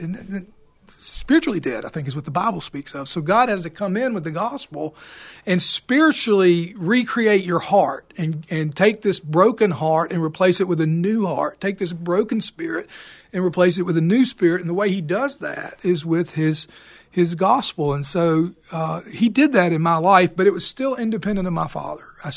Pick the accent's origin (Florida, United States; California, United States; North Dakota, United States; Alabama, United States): Alabama, United States; Bayou La Batre; I grew up in Bayou La Batre, Alabama, which is on the southwest coast of Alabama